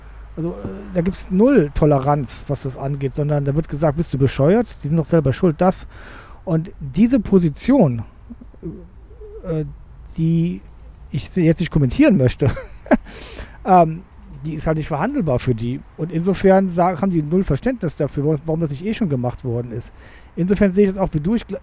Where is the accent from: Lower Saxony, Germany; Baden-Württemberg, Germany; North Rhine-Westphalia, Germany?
North Rhine-Westphalia, Germany; Cologne